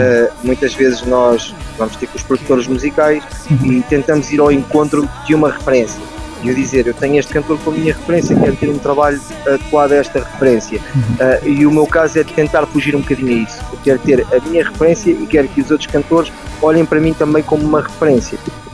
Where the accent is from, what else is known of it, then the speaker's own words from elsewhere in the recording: Santarém, Portugal; e depois sou de Santarém, de cavalos, de dois.